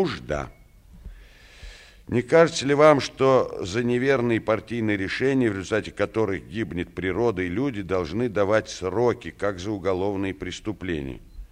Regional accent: Moscow, Russia; мы же здесь москвичи все-таки

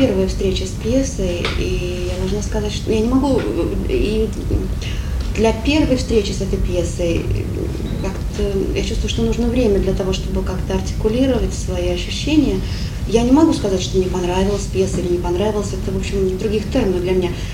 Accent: Sweden; Это я гость из Швеции.

